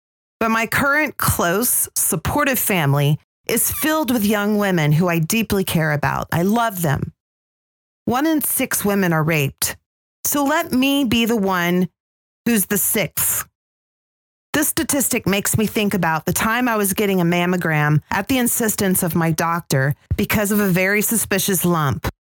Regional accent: Atlanta, Georgia, United States; now in Springfield, United States; The other thing is that I'm not from Springfield, Missouri. Well, I am now, but I moved here from Atlanta, Georgia in 1995. I had culture shock for the first 10 years because this town is so freaking white.

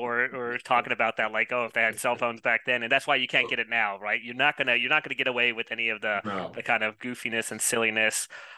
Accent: Atlanta, Georgia, United States; I remember actually hearing about it because I grew up in Atlanta.

